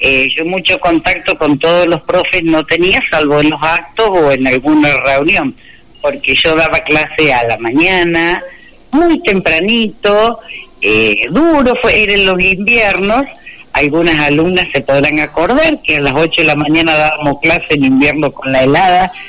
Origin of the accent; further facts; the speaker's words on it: Córdoba, Argentina; fueron los primeros años que yo llegué a la provincia de Córdoba, soy de Córdoba, pero no estaba por acá